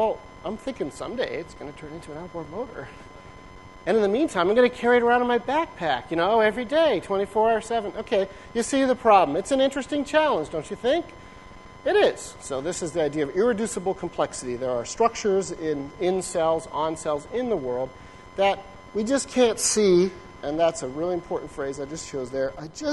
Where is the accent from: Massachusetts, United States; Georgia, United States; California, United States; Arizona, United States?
Arizona, United States; I barely know what that word outboard means. I'm from Arizona.